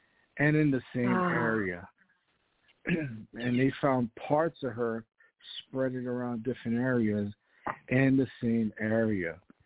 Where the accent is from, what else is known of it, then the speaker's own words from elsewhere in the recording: Brooklyn, New York, United States; Well, you know, I was raised in Brooklyn, New York, East New York.